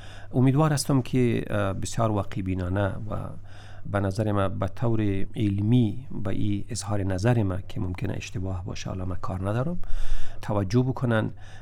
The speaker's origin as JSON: {"language": "Persian", "country": "Afghanistan", "said": "به عنوان یک افغان، به عنوان یک شهروند کشوری"}